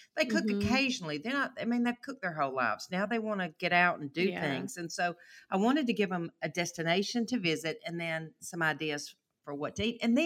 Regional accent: Alabama, United States; I said, sir, please help me. I am from Alabama.

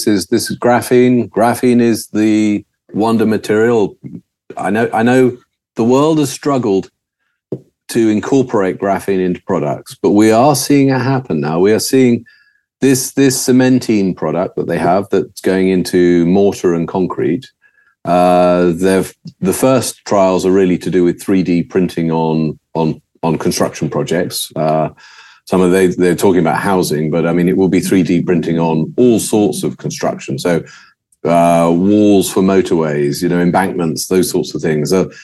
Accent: England, United Kingdom; So when you go along and you say, oh, we're from England, because everyone always asks where you're from, they're very happy to talk to you.

